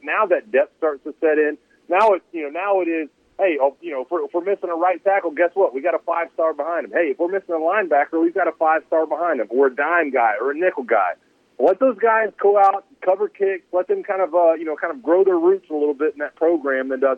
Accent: Florida, United States; It's hot in Georgia. It's hot in Alabama. I grew up in Florida. It's hot down there.

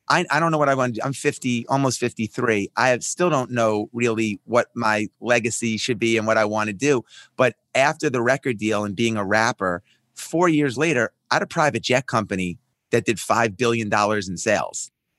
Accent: Roslyn, New York, United States; born or raised there

